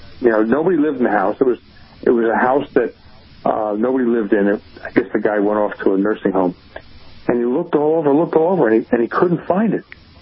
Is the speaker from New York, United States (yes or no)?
yes; New York, United States; and he knew I was from New York.